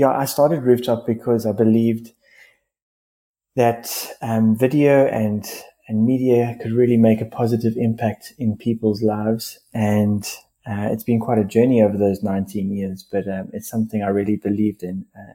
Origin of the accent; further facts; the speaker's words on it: South Africa; I'm South African born. I'm father to three amazing children, and I'm based here in South Africa. And I'm really such a passionate South African.